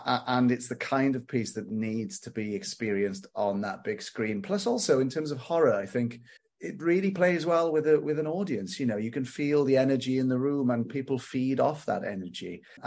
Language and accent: English; Cardiff, Wales, United Kingdom; So it was brilliant, actually, last night to screen it finally in Cardiff, which is my hometown.